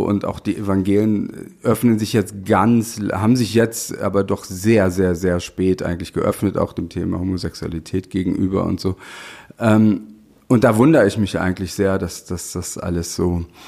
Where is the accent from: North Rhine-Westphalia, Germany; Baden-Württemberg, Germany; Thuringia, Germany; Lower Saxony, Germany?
Lower Saxony, Germany; Goslar; ich bin ja in Goslar aufgewachsen, in der Kleinstadt